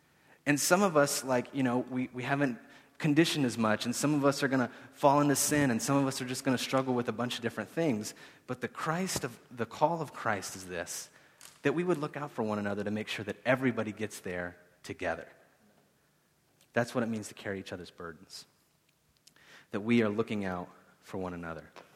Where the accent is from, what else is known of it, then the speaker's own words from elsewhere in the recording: Appalachia, United States; because I'm cheap and I'm from Appalachia and that's what you do.